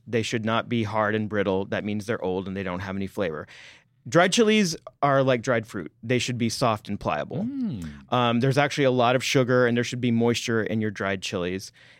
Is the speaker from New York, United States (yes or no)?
no; Texas, United States; because I'm from Texas, we had Frito pie as our school lunch day.